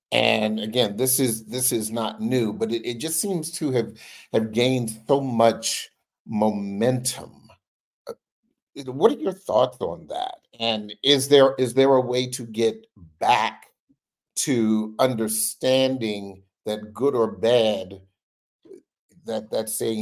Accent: Washington, District of Columbia, United States; when I was a a TV news reporter in Alabama, and I would talk to people, and they would say, where are you from? And I would say, Washington, D.C.

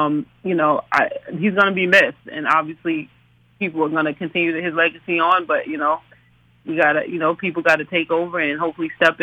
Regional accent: New York, United States; I'm from New York, but it ain't where you're from. It's where you at, and I'm in the DMV right now.

